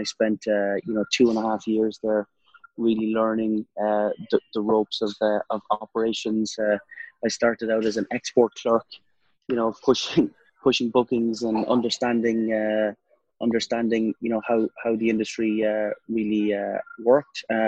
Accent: Ireland; So I'm actually from Ireland originally, but we set up the business in the UK back in 2014.

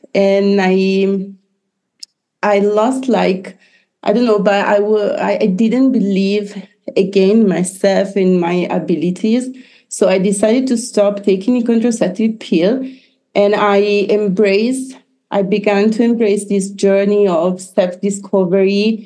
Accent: Italy; I come from Italy

